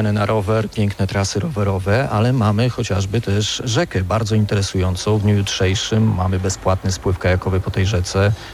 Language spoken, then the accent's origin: Polish; Gdańsk, Pomeranian Voivodeship, Poland; No nie, ja jestem rodowitym gdańszczaninem, więc...